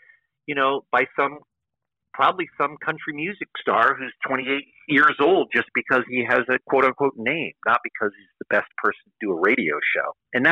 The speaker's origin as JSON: {"language": "English", "region": "London", "country": "United Kingdom", "tie": "born or raised there", "also_born_or_lived": "United States", "said": "I'm a British-born citizen, and wanted to come back home. I consider London my home. This is where I was born. I lived here twice as a youth, and I'm so happy to be back."}